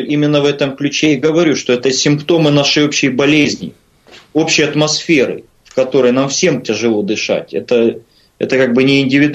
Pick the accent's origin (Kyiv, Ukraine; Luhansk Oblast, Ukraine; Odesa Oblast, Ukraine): Kyiv, Ukraine; я из Киева скажу, потому что мне не так страшно отвечать